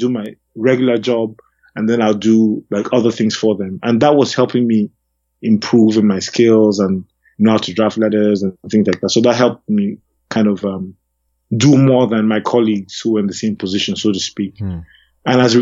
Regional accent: Lagos, Nigeria; I mean, so I grew up in Lagos

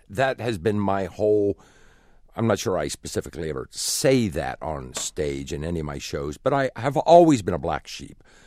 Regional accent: Midwest, United States; now in San Francisco, United States; And I would say, well, I'm from the Midwest. I wrote the stuff in the Midwest, honed it in the Midwest, and now I'm doing it out here.

